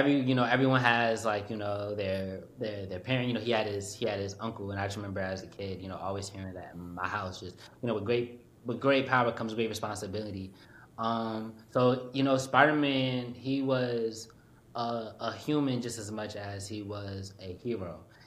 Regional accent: New Jersey, United States; You know, I'm from New Jersey, from North Jersey specifically, so, like, I live right by New York City

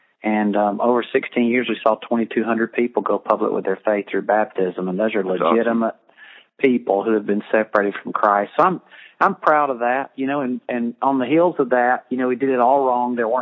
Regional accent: Birmingham, Alabama, United States; No, I grew up in Birmingham, and I wanted to leave the Bible Belt to plant a church, and God just wouldn't let me. We ended up in north of Atlanta in 1999 and plant a church.

